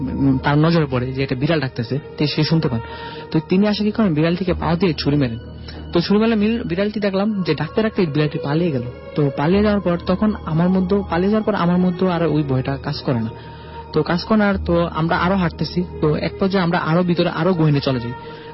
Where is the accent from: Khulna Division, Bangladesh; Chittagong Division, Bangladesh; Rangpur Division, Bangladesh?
Chittagong Division, Bangladesh; Chandpur; now in Dhaka, Bangladesh; আমার গ্রামের বাড়ি চাঁদপুর বাবুয়ার উত্তর মশাদি গ্রামে।